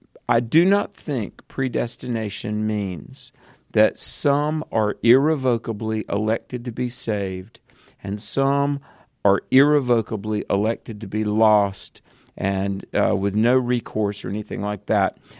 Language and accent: English; the South, United States; accent: southern; you guys surely do have southern accents. And I said, well, that is true. We're from the South.